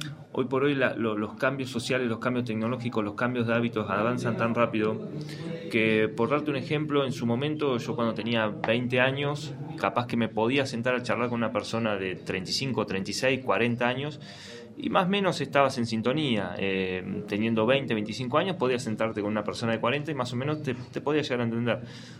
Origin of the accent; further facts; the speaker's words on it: Bahía Blanca, Buenos Aires Province, Argentina; No, yo nací y me crié en Bahía.